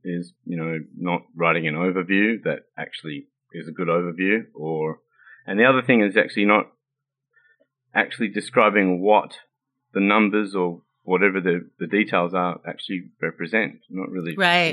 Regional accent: Australia; I'm from Australia.

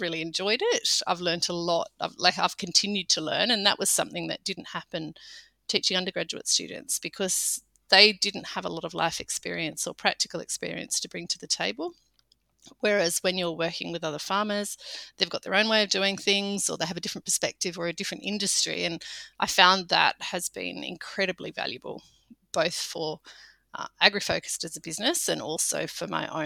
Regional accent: Sydney, New South Wales, Australia; I grew up in Sydney. So that's, Australia's biggest city. We were in the suburban outskirts of that.

